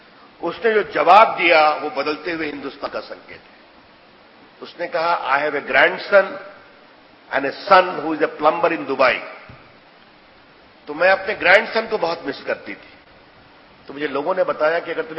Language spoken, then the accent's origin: Hindi; Bihar, India; मैंने बताया मैं बिहार से आता हूं.